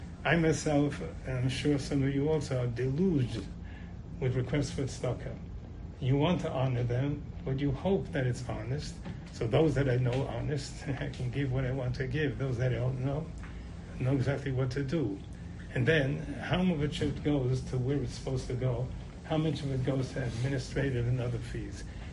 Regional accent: Cleveland, Ohio, United States; I come from Cleveland, Ohio, and I come here twice a year for about 40 years.

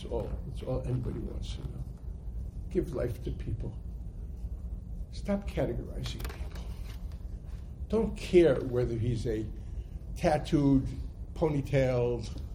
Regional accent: United States; When I was a kid growing up in America, and they were bringing back the boxes from Vietnam

